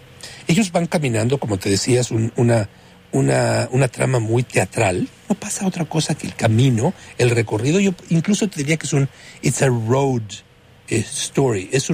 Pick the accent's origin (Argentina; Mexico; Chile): Mexico; al que yo rescataría sin ninguna duda del siglo XX en mi país, el tuyo también. México